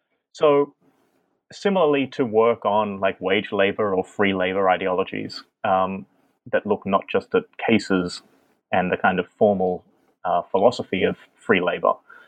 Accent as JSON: {"language": "English", "country": "Australia", "said": "No, I'm an Australian."}